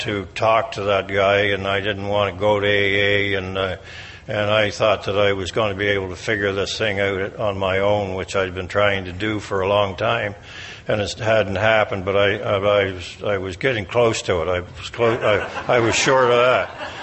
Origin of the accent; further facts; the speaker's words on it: Mississauga, Ontario, Canada; I'm an alcoholic from Mississauga, Ontario, Canada, which is a suburb of Toronto, if you need to know.